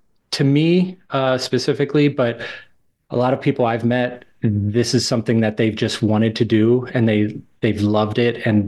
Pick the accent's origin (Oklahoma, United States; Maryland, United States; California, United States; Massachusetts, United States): Maryland, United States; moved away as an adult; I'm originally from Maryland and I went to school in Baltimore, and I moved away down to Florida with my now wife.